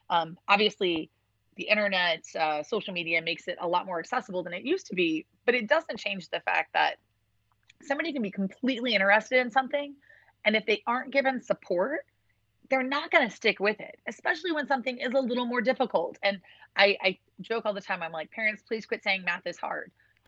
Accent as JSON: {"language": "English", "town": "Chicago", "region": "Illinois", "country": "United States", "tie": "born or raised there", "said": "Growing up on the South Side area of Chicago also helps with that grit."}